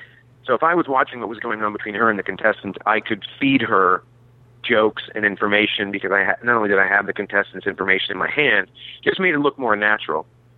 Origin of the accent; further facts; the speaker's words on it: Minneapolis, Minnesota, United States; also born or lived in St. Paul; now in Los Angeles, United States; I'm from Minnesota, Minneapolis. Well, I was born in St. Paul, and I've been out in L.A. now for 21 years.